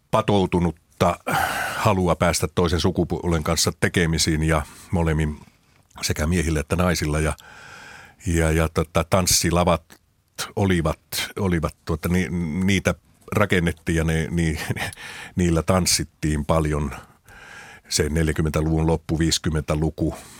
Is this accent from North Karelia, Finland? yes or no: yes; Outokumpu, North Karelia, Finland; No mä olen syntynyt ja kasvanut Outokummussa, joka on Pohjois-Karjalaa.